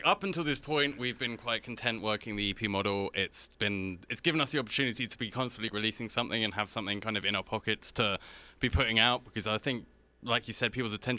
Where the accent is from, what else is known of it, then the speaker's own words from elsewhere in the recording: United Kingdom; but we're not complaining because we're British and we don't complain about anything.